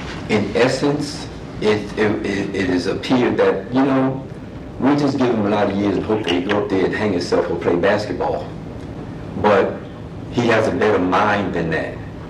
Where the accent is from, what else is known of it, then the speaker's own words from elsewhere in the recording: New York City, New York, United States; I'm the second son of seven boys and no girls, one mother, one father, born and raised in New York City. And I've been working and living in Arizona for the past 43 years